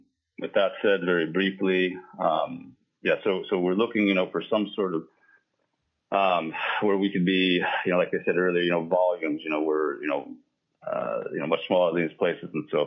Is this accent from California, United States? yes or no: no; Costa View, Alaska, United States; born there; now in Nome, United States; Little background, I was born in Costa View, currently reside in Nome